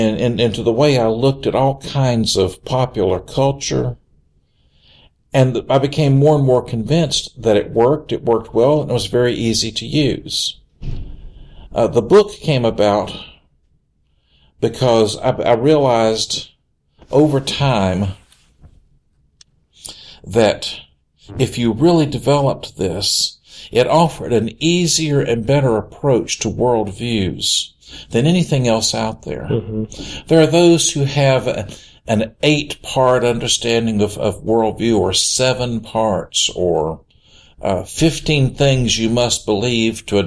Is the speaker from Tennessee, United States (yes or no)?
yes; Memphis, Tennessee, United States; born there; I was born in Memphis, Tennessee.